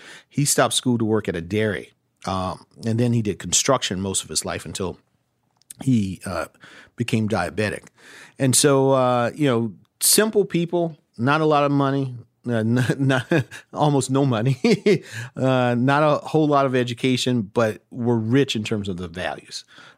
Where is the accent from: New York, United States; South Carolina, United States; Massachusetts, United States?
South Carolina, United States; Orangeburg; If you're a black kid growing up in a town like Orangeburg, my hometown, I want to make sure that you can live the American dream.